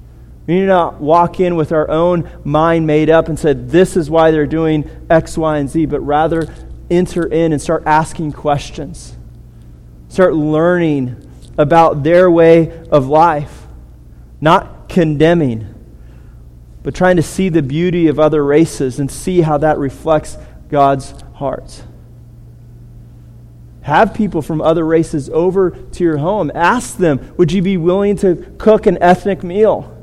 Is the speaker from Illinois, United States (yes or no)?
no; California, United States; Growing up in California, I've been around enough Mexicans that as a white person, it was often hard